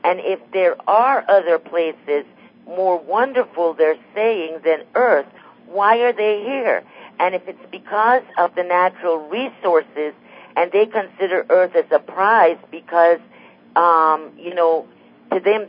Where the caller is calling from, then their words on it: Florida, United States; I'm calling from Florida.